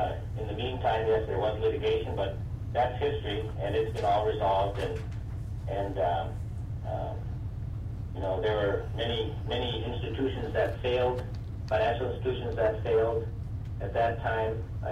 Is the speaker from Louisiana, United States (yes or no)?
no; Alaska, United States; You know, we've experienced it firsthand in my hometown over the years since I was a boy.